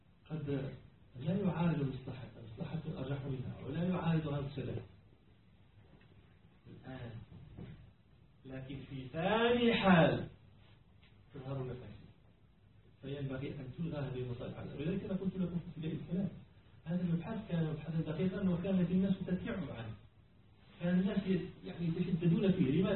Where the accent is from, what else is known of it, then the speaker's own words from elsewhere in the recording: Morocco; نحن عندنا في المغرب زرع عنب أنواع